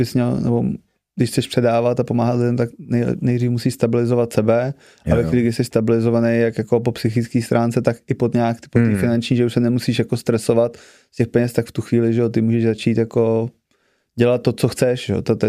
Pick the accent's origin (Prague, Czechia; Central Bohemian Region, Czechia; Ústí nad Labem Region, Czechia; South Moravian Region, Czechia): Central Bohemian Region, Czechia; Kladruby; Já jsem vyrůstal právě v Kladrubech na rehabilitáku, takže toho jsem měl od malička, tyhle ty lidi.